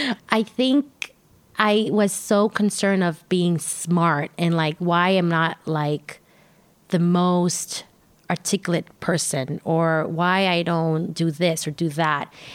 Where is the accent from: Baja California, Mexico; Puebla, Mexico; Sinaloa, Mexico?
Baja California, Mexico; Tijuana; I grew up in Tijuana. But in Tijuana is like a big town, but becomes a small town